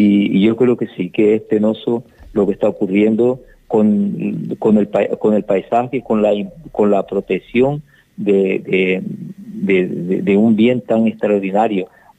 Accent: Canary Islands, Spain; cuando yo salí de Fuerteventura por primera vez, vi un paisaje totalmente diferente, verde, lleno de exuberancia

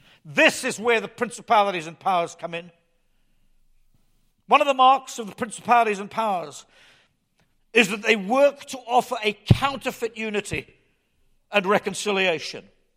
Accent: United Kingdom; accent: British; I was considered a little suspect, first of all because of my British accent.

